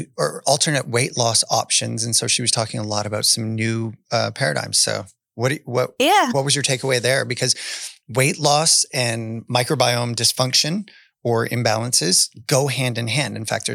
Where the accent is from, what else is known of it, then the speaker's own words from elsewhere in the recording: Canada; I am from Canada